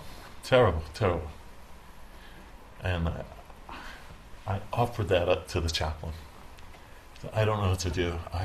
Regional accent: Northeast, United States; And I'm from the Northeast. And so I was in a hospital in New York City.

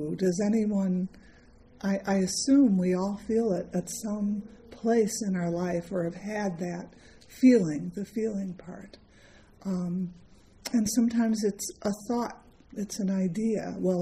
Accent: Midwest, United States; it's always special to me as a Midwesterner this time of year

